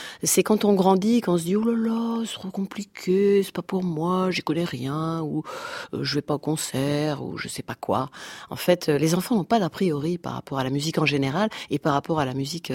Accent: Bordeaux, Nouvelle-Aquitaine, France; Moi, je viens de Bordeaux.

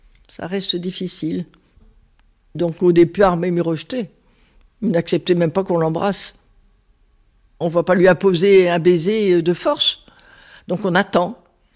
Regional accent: Hauts-de-France, France; j'ai 84 ans bientôt, enfin fin d'année, j'aurai 84 ans. J'habite Roubaix depuis 81. Et avant, j'habitais Croix, qui est juste à côté de Roubaix. Voilà, mais je suis vraiment du Nord.

